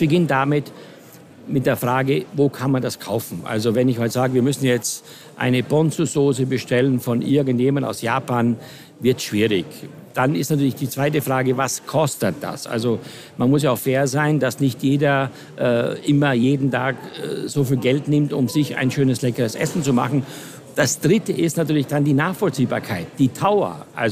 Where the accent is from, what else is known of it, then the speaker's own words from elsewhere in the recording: Austria; Ich bin in Österreich auf einem Bauernhof aufgewachsen. Wir lebten nur von dem, was wir selber produziert haben.